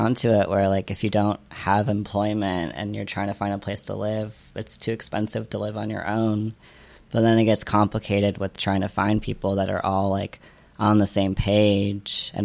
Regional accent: Cleveland, Ohio, United States; Yeah, I'm trying to move here. I'm from Cleveland, Ohio, and have been in this area for a few weeks.

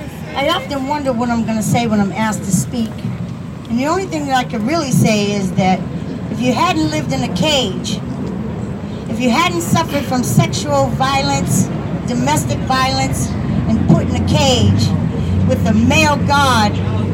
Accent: Boston, Massachusetts, United States; I come from the Orchard Park area of Boston.

